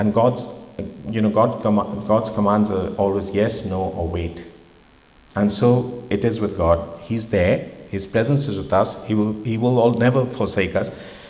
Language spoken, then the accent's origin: English; Chandigarh, India; Chandigarh, which is a town 250 miles north of Delhi, just on the foothills of the Himalayas. They're my hometown. My parents weren't well off.